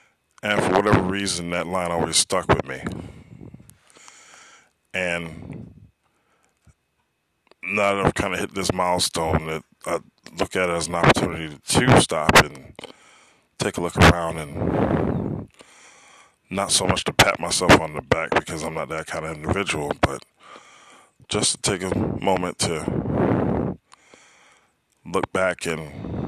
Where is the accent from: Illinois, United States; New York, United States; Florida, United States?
Florida, United States; Miami; And what was comfortable and familiar to me at that time was being back in my hometown of Miami, leaving everything and everyone I had known.